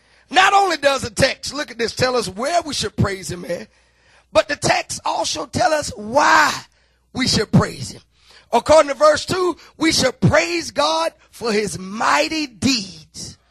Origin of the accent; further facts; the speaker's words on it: the South, United States; born there; I was born in the South. I played with mud pies, and some of you have too.